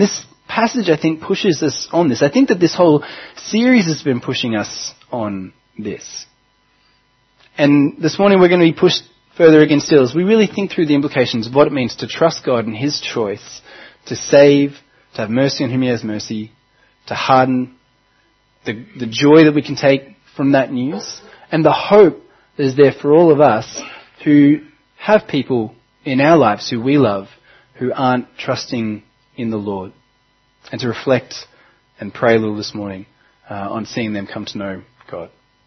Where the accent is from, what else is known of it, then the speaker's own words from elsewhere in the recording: Melbourne, Victoria, Australia; also born or lived in Hobart; my dad's actually from Launceston. I was born in Hobart. I moved to Melbourne as a kid